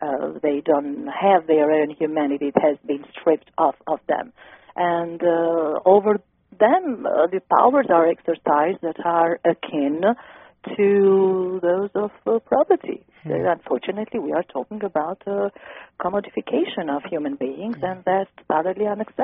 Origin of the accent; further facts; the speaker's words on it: Albania; I am originally from Albania, and I was a government official, an elected government official back in the country.